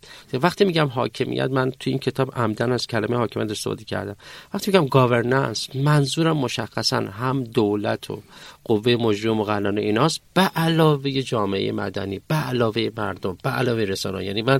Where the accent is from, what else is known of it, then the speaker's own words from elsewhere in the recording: Iran; اینا مسائل حل نشده است که روی دست ما به عنوان یک ایرانی باقی مونده.